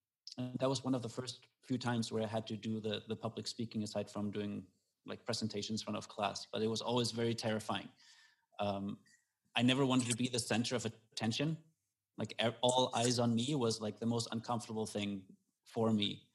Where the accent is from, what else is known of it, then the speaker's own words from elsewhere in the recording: Germany; So as you said, I grew up in Germany and I was and still am an only child.